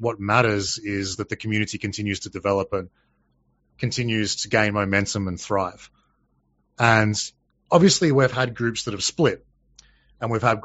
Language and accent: English; Australia; that's why I love being Australian.